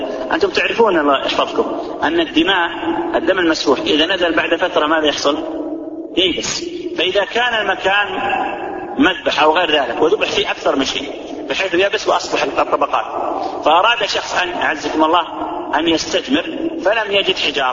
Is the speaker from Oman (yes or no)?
no; Saudi Arabia; عندنا في السعودية